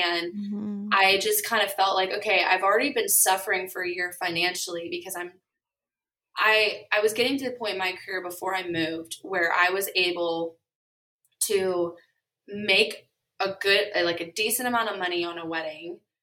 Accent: United States; now in United Kingdom; Like, I'm an American coming over and living in the UK.

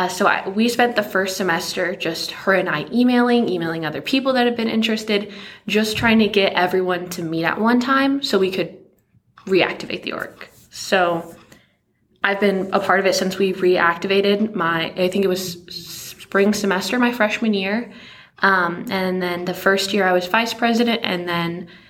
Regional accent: Lake of the Ozarks, Missouri, United States; I'm from Lake of the Ozarks, Missouri, and I'm currently majoring in creative writing.

